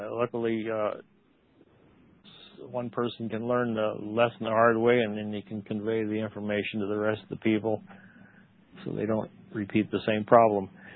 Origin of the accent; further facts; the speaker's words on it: Omaha, Nebraska, United States; I was raised around Omaha, Nebraska. That's why I talk about Nebraska a lot.